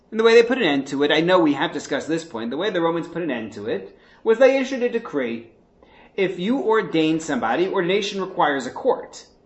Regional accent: New York, United States; I grew up in New York and was not familiar with anybody who had converted.

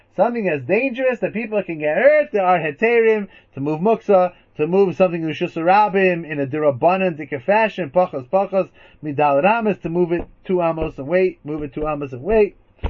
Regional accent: United States; But I'm American. What do I know?

